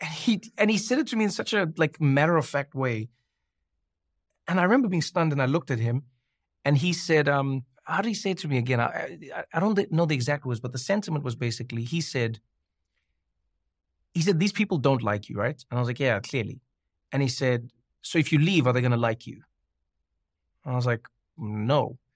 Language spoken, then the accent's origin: English; South Africa; now in United States; Again, my gift and my curse was that I came from South Africa. So I know, like, top quality racism. So, when I came to America